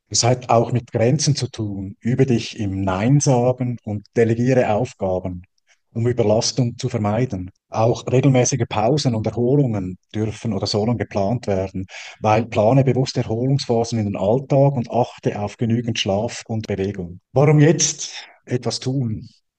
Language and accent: German; Switzerland; für mich als Schweizer